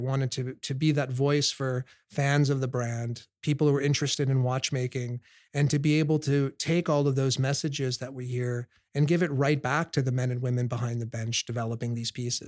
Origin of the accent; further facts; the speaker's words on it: New York City, New York, United States; but I'm a New Yorker, so I wanted to stay here at that time.